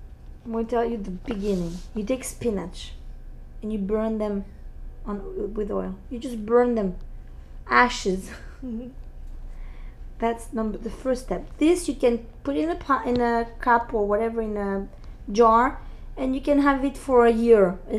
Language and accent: English; Tunisia; English is a second language; moved away as an adult; now in Miami, United States; I'm from Tunisia. Who would have thought one day I would come in Miami in the United States?